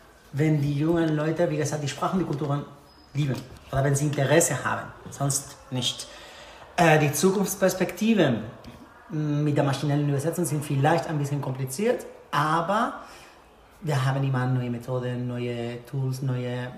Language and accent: German; Seville, Andalusia, Spain; Also ich komme aus Sevilla, ursprünglich aus Sevilla, direkt aus der Stadt.